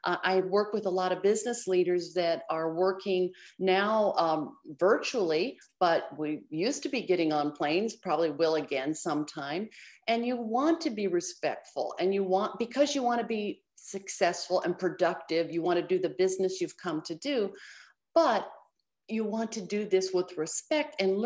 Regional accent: Chicago, Illinois, United States; my team is in Chicago, my hometown.

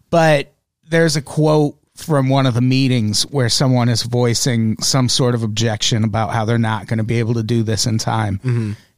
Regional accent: Illinois, United States; And as much as I grew up in Illinois, I know a lot about those Bulls teams

